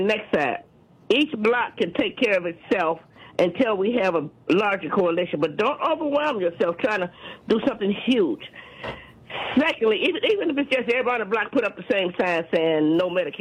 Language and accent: English; Chicago, Illinois, United States; born there; Well, I was born in Chicago, but I like my country.